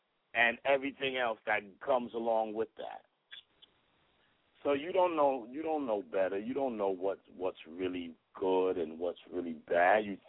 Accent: Brooklyn, New York, United States; I'm from East New York. It ain't, you know what I'm saying? I'm from Brooklyn.

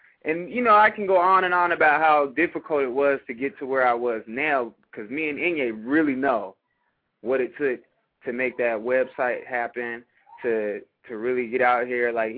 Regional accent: Seattle, Washington, United States; it's amazing the type of response that I've gotten just by telling people I'm from Seattle.

